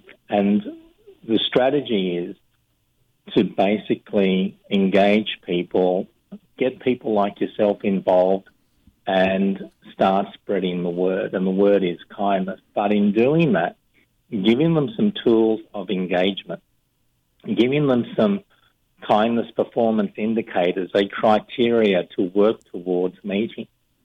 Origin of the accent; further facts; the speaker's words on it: Australia; And I'm from Australia. We're a very lucky country.